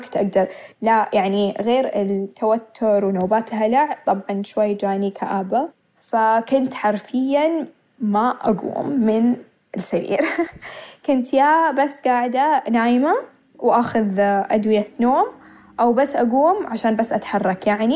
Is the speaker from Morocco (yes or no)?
no; Saudi Arabia; moved away as an adult; أنا بطلع من السعودية أخيرا عشان يكون عندي الحرية اللي ما كان عندي إياها